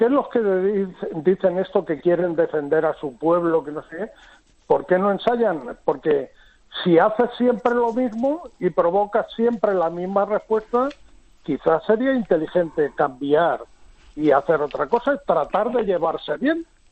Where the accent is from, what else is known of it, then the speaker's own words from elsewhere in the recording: Madrid, Community of Madrid, Spain; accent: Madrid; moved away as an adult; also born or lived in Almería; nací aquí, me llevaron mis padres a Madrid a los 6 meses, por eso yo hablo con acento madrileño. Y ahora llevo ya más de un año aquí.